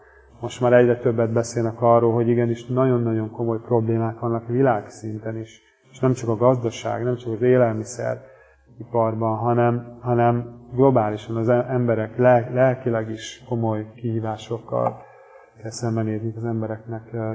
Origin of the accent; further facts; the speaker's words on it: Hungary; és aztán a magyar hazánk, mert magyarok is vagyunk.